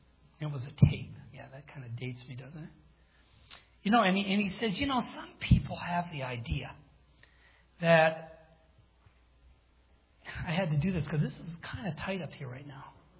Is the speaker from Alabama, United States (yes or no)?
no; Minnesota, United States; I'm from the Iron Range, you know, so that was just way over my head.